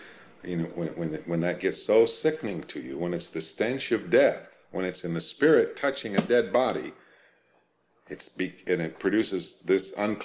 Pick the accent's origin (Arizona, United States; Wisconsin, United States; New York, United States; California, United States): Arizona, United States; On the desert, where I grew up in Arizona, when the sun set, in less than 3 minutes, it was dark.